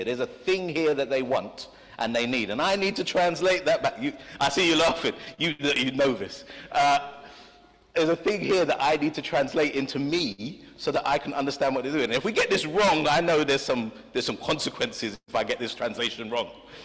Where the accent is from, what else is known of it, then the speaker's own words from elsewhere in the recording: London, United Kingdom; I don't speak Swahili. I'm from Southeast London.